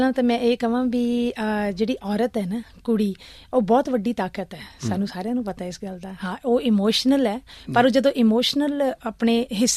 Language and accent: Punjabi; Punjab, India; ਮੈਂ ਪੰਜਾਬ ਤੋਂ ਆਈ ਹਾਂ, ਮੈਂ ਪੰਜਾਬ, ਮੈਂ ਪੰਜਾਬੀਅਤ ਦੀ